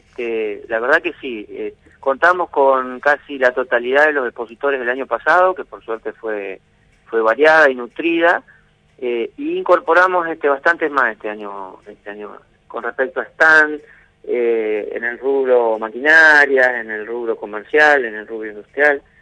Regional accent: General Ramírez, Entre Ríos, Argentina; now in Basavilbaso, Argentina; No, yo soy de General Ramírez.

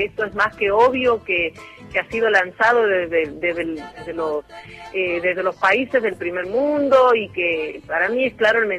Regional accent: Argentina; como hermanos argentinos

